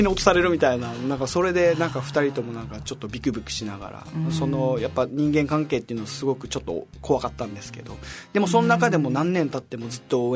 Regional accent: Okinawa, Japan; 生まれも育ちもですね

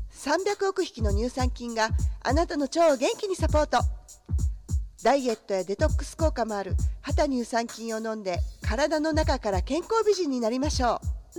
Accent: Kansai, Japan; もうあの京都といえば私たち関西人ですけど、

